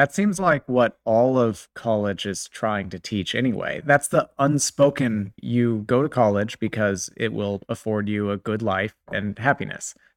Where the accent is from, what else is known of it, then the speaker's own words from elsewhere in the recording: Kansas, United States; also born or lived in California; oh yeah, I was born in California, I grew up in Kansas, I'm married, I have a dog, I have a house.